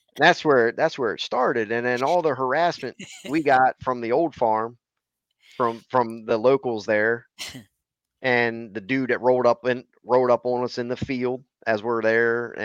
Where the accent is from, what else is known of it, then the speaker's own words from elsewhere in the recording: Maryland, United States; now in Pennsylvania, United States; But he was irritated that I was from Maryland and I'm in PA.